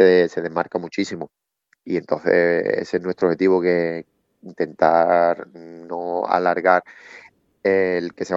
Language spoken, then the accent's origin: Spanish; Jerez de la Frontera, Andalusia, Spain; also born or lived in Málaga; empiezo en mi tierra, en Jerez, empecé de pequeño y por circunstancias de la vida, pues bueno, nos tuvimos que venir a Málaga primero.